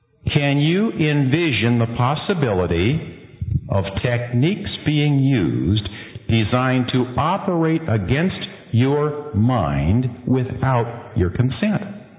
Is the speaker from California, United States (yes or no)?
yes; Santa Monica, California, United States; I was born in Santa Monica, right down there at the foot of Sunset Boulevard.